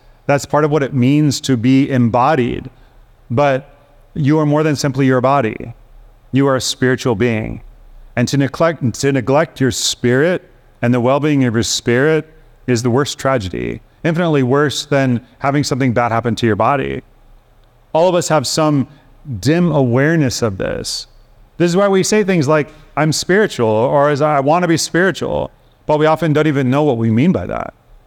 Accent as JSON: {"language": "English", "town": "Chicago", "region": "Illinois", "country": "United States", "tie": "born or raised there", "said": "I grew up in Chicago. I grew up next to a Polish community in Chicago."}